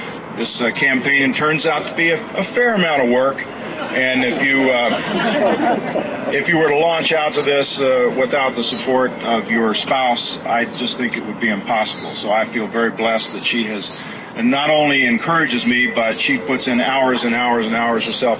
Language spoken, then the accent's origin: English; Texas, United States; also born or lived in Pennsylvania; now in Minnesota, United States; about being born in Pennsylvania and growing up in Texas and spending my life in the Marine Corps and then retiring here to the beautiful state of Minnesota